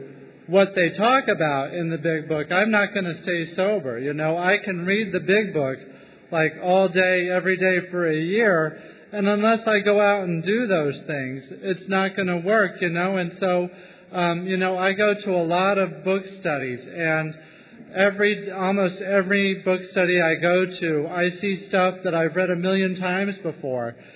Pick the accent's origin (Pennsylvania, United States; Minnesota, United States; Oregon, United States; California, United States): California, United States; San Francisco; I'm an alcoholic from San Francisco, California.